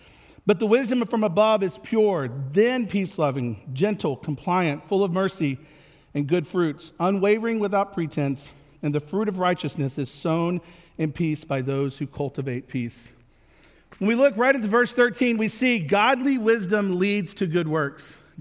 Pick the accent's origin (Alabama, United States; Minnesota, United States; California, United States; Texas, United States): Alabama, United States; Alabama, growing up in Alabama